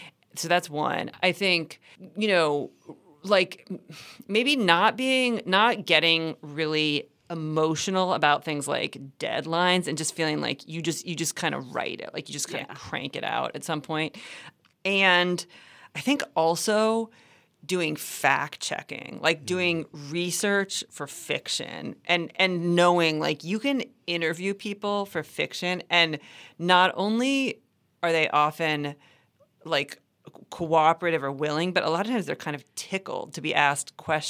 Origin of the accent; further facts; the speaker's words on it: Cincinnati, Ohio, United States; So I grew up in Cincinnati.